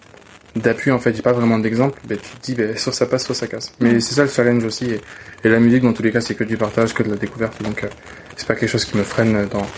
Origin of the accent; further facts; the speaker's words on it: Bordeaux, Nouvelle-Aquitaine, France; j'ai 21 ans, je viens tout droit de Bordeaux et j'oscille un peu entre Bordeaux et Paris.